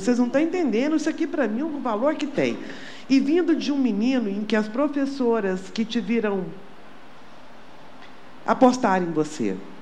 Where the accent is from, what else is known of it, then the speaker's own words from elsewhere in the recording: Goiás, Brazil; born there; also born or lived in Mato Grosso; Sou goiana de nascimento.